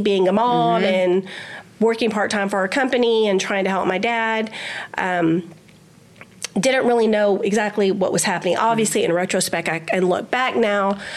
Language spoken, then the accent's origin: English; Houston, Texas, United States; part of my story is I'm born and raised in Houston. I'm an H-Town girl.